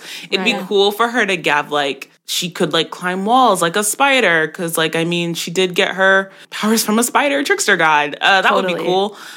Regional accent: Jamaica; I'm Jamaican, and so I grew up on those stories

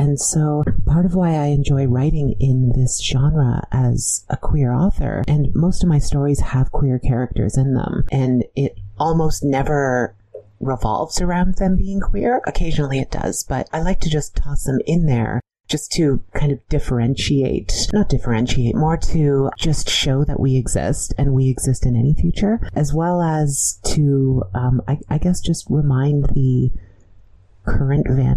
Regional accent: London, Ontario, Canada; To be clear, I'm from a small, boring town in Ontario called London, not the big, fancy London over across the pond.

